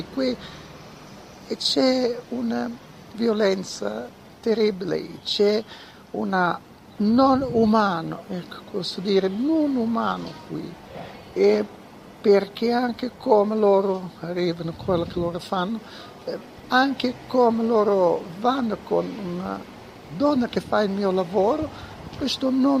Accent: Russia; Italian is a second language; now in Tel Aviv, Israel; sono di Russia e lavoro qui in stazione di Tel Aviv, Takanat Merkazit.

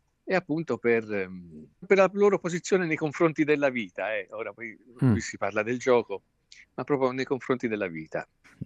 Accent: Livorno, Tuscany, Italy; Io poi, sai, sono un livornese doc, diciamo

